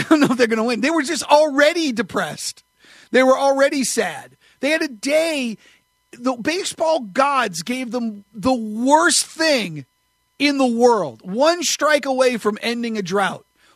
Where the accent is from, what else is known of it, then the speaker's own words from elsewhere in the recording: New England, United States; also born or lived in New York; I wasn't. I was born in New York. I was a Yankee fan at a young age, and I was the outlier to all of it. My brother was the real Red Sox fan when we moved to New England.